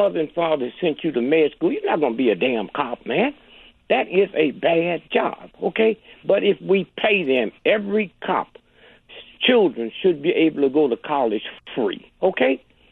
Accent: St. Louis, Missouri, United States; When I was a little boy, growing up in St. Louis, rigidly segregated, I never saw white folks, okay?

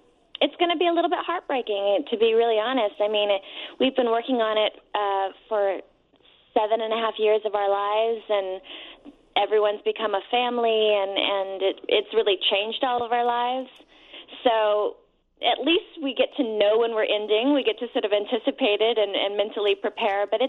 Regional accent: Tennessee, United States; born there; I was born in Tennessee, but I spent some great time in Chicago, but it's been a few years since I've been here, but it's one of my favorite cities, so I'm really excited to be back.

